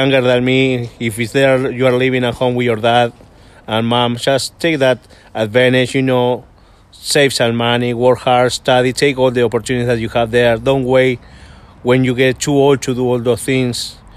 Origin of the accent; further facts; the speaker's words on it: Uruguay; Well, I'm from Uruguay. It's located in South America, right below Brazil and next to Argentina.